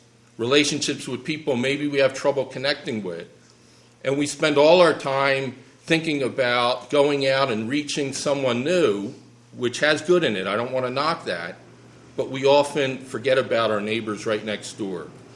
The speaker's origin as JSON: {"language": "English", "town": "Philadelphia", "region": "Pennsylvania", "country": "United States", "tie": "born or raised there", "said": "growing up in Philadelphia and trying to ask, well, how does mercy ministry apply to living in Philadelphia?"}